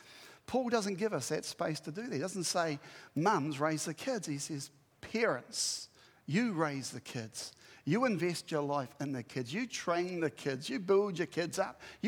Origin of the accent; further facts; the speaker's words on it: New Zealand; But I'm a Kiwi bloke.